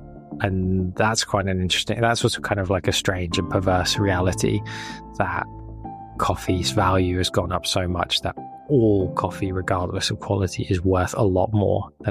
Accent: England, United Kingdom; now in Groningen, Netherlands; I'm based out of Groningen in the Netherlands, where I've been living for the last 5 years almost. I'm originally British, English

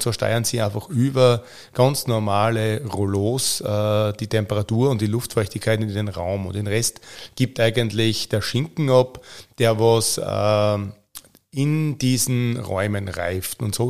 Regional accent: Styria, Austria; bei uns in der Steiermark

